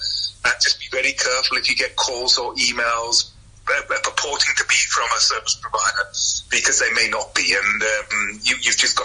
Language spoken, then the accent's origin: English; South Africa; So it is something I believe as South African, every South African needs to keep an eye on this developing story going forward, sir.